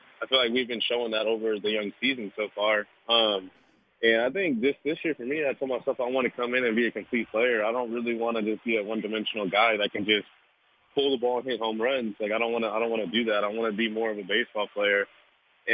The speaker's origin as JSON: {"language": "English", "region": "California", "country": "United States", "tie": "born or raised there", "said": "I want to go back to California. I want to go back to my hometown, spend a few weeks there"}